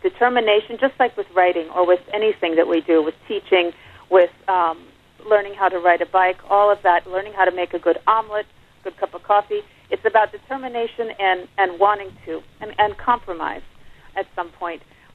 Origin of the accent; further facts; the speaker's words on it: Charleston, West Virginia, United States; And also there's some of Charleston, West Virginia, my hometown in there.